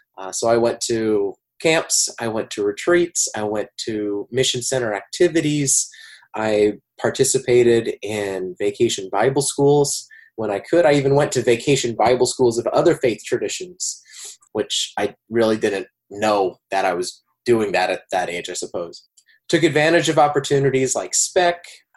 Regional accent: Lamoni, Iowa, United States; growing up in Lamoni, the Bloomington congregation had been incredibly supportive of my faith journey.

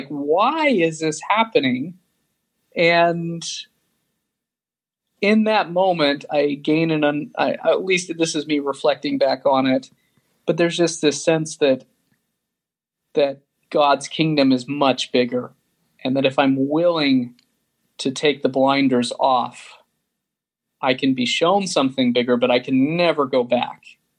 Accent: Sandy, Utah, United States; So, I grew up in Sandy, Utah, was in a Jack Mormon family.

